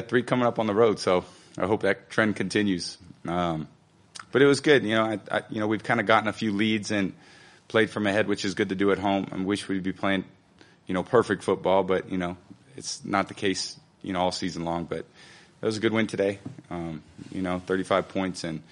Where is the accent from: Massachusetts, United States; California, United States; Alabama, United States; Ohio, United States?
California, United States; San Mateo; I was a kid growing up in San Mateo when Niners were doing that too.